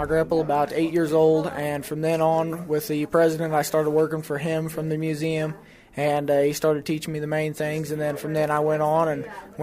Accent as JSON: {"language": "English", "town": "Greenville", "region": "Illinois", "country": "United States", "said": "Greenville, Illinois, Bond County."}